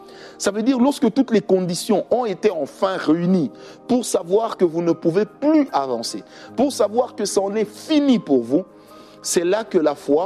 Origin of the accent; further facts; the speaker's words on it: Kinshasa, DR Congo; Voilà pourquoi nous avons l'habitude de dire chez nous à Kinshasa, nous autres, il n'y